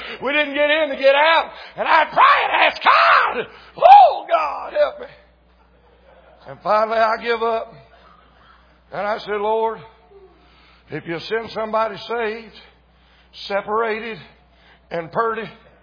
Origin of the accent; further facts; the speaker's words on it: North Carolina, United States; I'm from North Carolina. I got tar on my heels.